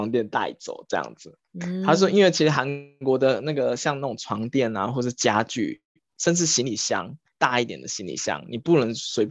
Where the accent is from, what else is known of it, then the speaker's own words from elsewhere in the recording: Taiwan; now in South Korea; 我台湾人都不会，因为台湾我以前家里他是我们一楼有个专门放厨余的桶